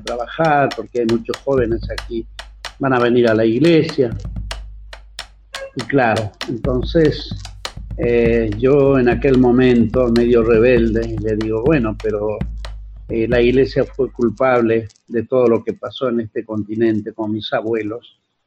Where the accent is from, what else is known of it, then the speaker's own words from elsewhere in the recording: Bolivia; moved away as an adult; now in Buenos Aires, Argentina; bueno, yo soy de Bolivia, recién llegado.